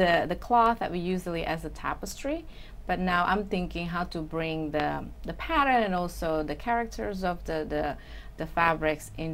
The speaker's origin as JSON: {"language": "English", "country": "Indonesia", "second_language": "English", "lives_now": "United States", "said": "Like I'm from Indonesia, and how to mix them together."}